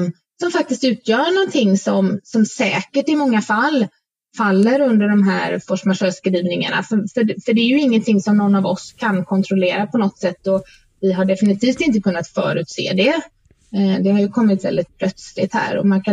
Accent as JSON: {"language": "Swedish", "town": "Gothenburg", "region": "Västra Götaland County", "country": "Sweden", "said": "särskilt som göteborgare"}